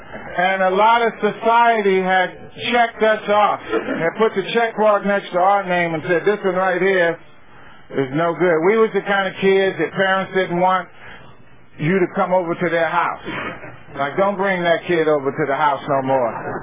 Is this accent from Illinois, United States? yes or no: yes; Chicago, Illinois, United States; also born or lived in San Francisco; I came from Chicago. I grew up in Chicago. I moved from Chicago to California, lived in San Francisco for 10, 12 years, and my addiction ran amok.